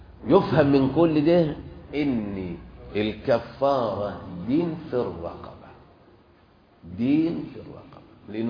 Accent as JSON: {"language": "Arabic", "country": "Saudi Arabia", "said": "عندنا في السعودية زنبيل، عندنا مقطف"}